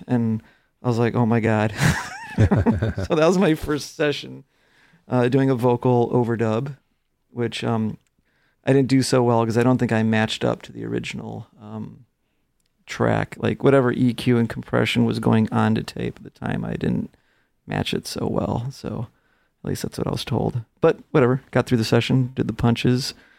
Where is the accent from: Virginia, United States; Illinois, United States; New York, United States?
Illinois, United States; Chicago; Probably the biggest stuff I did was like the Bulls. I'm from Chicago.